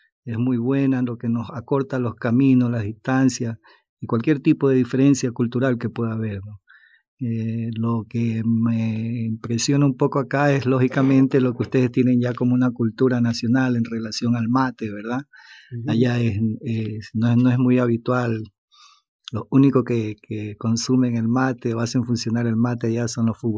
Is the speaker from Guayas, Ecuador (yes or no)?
yes; Guayaquil, Guayas, Ecuador; soy de Guayaquil, el puerto principal del Ecuador, y allá pues es una región muy caliente, el clima es cálido tropical.